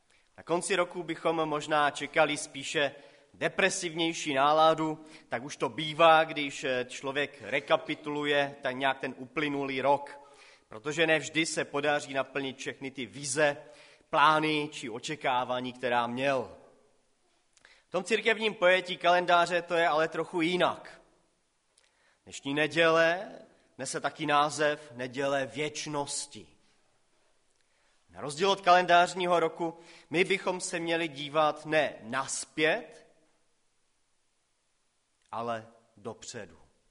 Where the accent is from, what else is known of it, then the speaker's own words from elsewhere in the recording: Karviná, Moravian-Silesian Region, Czechia; now in Frýdek-Místek, Czechia; jsem už pár let ve Frýdku, pocházím tady ze Slezska, přímo moje maminka pochází kousek odsaď, z Komorní Lhotky. Já jsem ale vyrostl v Karviné a teďkom sloužím ve Frýdku místku